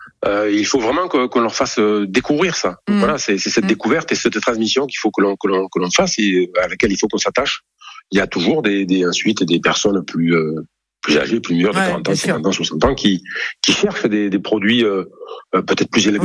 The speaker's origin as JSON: {"language": "French", "town": "Bordeaux", "region": "Nouvelle-Aquitaine", "country": "France", "said": "Je suis bordelais, donc je passerai."}